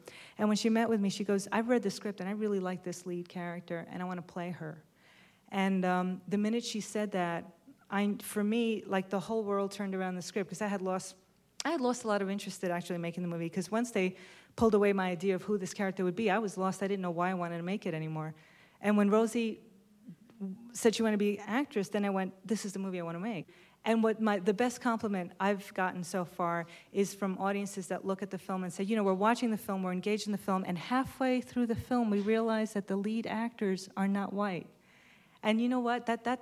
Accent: Bronx, New York, United States; No, actually, you know, I grew up in the Bronx, and it was what was happening around us. We all got married very young

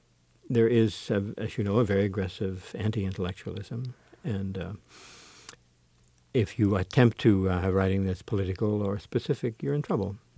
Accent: Scotland, United Kingdom; Oh, I already did that. I'm from Scotland.

